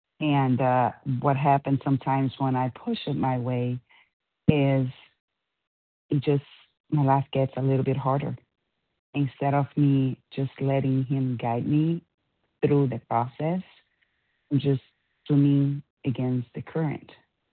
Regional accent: California, United States; I'm from California, compulsive operator.

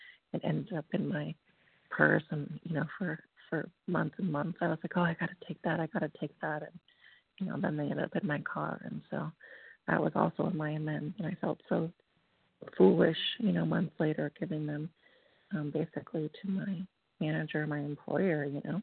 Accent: San Diego, California, United States; from San Diego, California, and exhausted.

